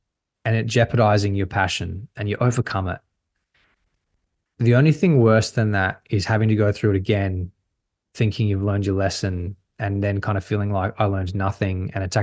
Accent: Australia; But then I moved back to Australia, my home country, and I had to do hotel quarantine for 2 weeks

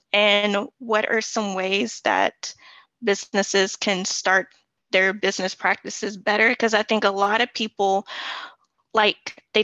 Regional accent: United States; as being like an American, you're easily picked out overseas because they're going to hear it and be like, where are you from?

